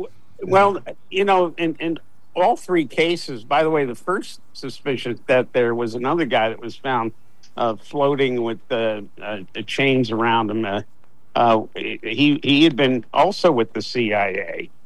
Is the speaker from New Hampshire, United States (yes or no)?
no; New Jersey, United States; And I'm from South Jersey.